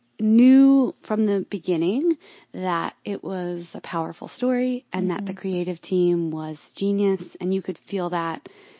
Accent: Syracuse, New York, United States; also born or lived in Baltimore; Well, I'm from Syracuse, New York. Great. Born in Baltimore, but moved to Syracuse.

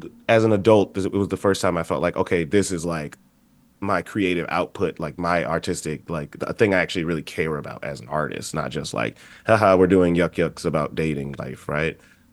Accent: Chicago, Illinois, United States; That's right. Yeah, I'm originally from Chicago, from the South Side.

